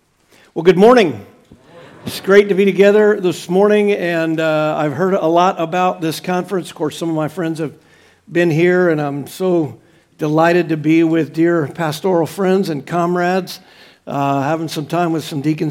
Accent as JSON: {"language": "English", "region": "Florida", "country": "United States", "said": "I'm from South Florida."}